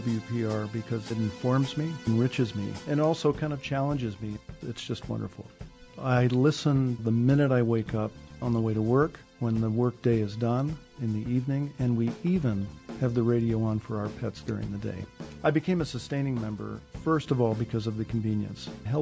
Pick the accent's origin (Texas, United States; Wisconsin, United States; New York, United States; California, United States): Wisconsin, United States; Stevens Point; from Stevens Point, Wisconsin.